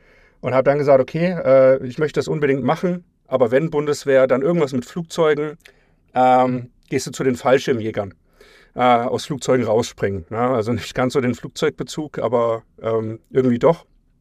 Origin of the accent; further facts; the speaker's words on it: Germany; gebürtig, also geboren in Deutschland, da aufgewachsen